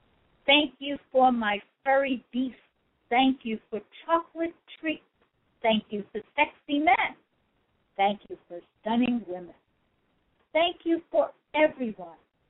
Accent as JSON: {"language": "English", "town": "New York City", "region": "New York", "country": "United States", "lives_now": "Florida, United States", "said": "Remember, I'm from New York. Now I live in Florida. However, I am from New York. So all of these were written while I was living in New York. And when I say New York, I mean the city, New York, Manhattan, New York."}